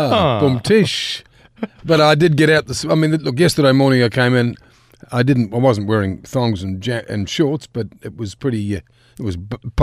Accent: South Island, New Zealand; I originally came from New Zealand, so I did all my skiing not far from where I was brought up in the South Island.

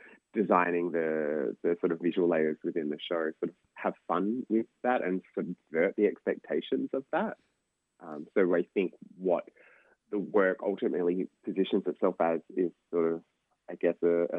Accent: Australia; my position growing up in Australia with the influence of the Thai mum.

